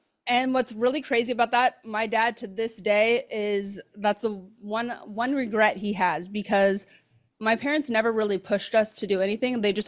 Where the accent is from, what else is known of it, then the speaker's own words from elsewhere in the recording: California, United States; yeah, so I grew up in the Bay Area.